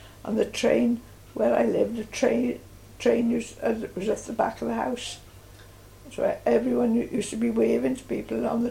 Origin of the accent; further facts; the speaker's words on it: Rumney, Wales, United Kingdom; born there; my family, where I was born in Rumney, we were living in the same street.